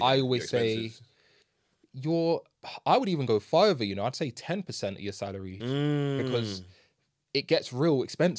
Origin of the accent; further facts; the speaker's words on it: Jamaica; even in my culture as a Jamaican, having